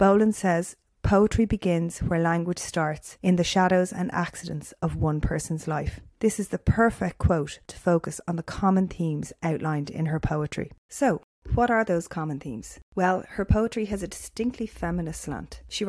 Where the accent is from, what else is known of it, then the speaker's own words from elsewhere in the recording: Dublin, Leinster, Ireland; I'm an English teacher from Dublin